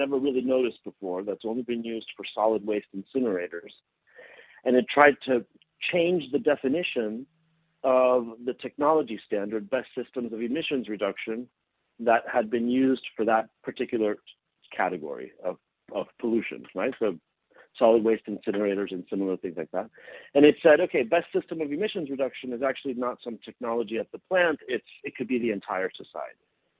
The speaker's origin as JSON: {"language": "English", "town": "Colorado Springs", "region": "Colorado", "country": "United States", "tie": "born there", "said": "I was born in Colorado Springs, by the way."}